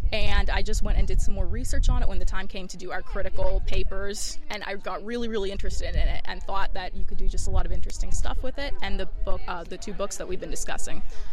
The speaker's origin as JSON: {"language": "English", "town": "Charles Town", "region": "West Virginia", "country": "United States", "said": "I'm from Charlestown, West Virginia, and I'm an English major with a concentration in literature."}